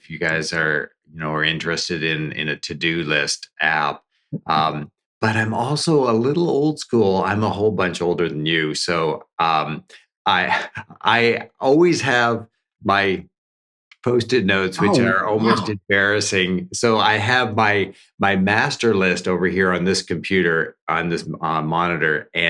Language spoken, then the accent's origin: English; Canada; now in Jacksonville, United States; And as a Canadian, it's like I never want to go back to the weather that they're experiencing right now.